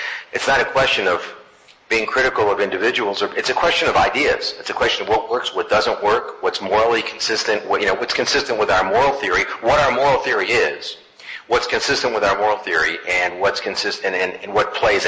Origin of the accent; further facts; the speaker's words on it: New York, United States; The other thing I wanted to say is I'm a New Yorker and I speak quickly